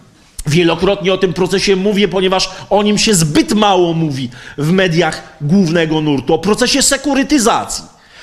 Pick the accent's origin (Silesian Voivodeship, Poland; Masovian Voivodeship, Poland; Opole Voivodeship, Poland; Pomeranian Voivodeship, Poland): Silesian Voivodeship, Poland; Częstochowa; Ja pochodzę i mieszkam z Częstochowy, wywodzę się z robotniczej dzielnicy Raków